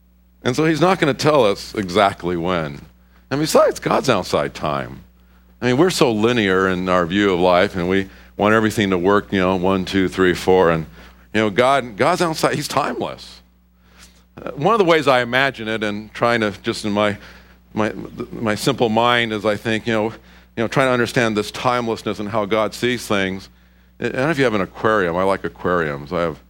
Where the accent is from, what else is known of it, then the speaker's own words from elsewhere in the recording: Silverdale, Washington, United States; I said, "Silverdale." I didn't even think about it. I just said, "Silverdale."